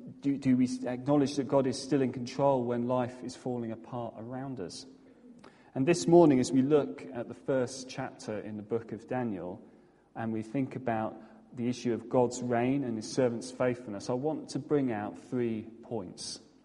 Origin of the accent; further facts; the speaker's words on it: South East England, United Kingdom; I'm from the New Forest